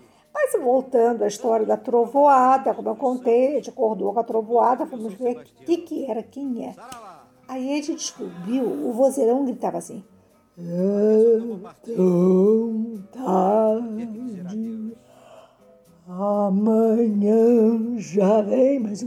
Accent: São Paulo, Brazil; born there; quando eu nasci em São Paulo.

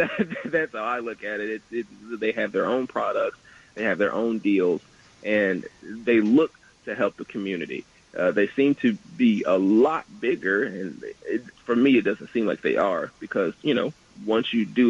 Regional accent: the South, United States; I'm from the South, so I've never actually been into a Trader Joe's before the one that I worked at.

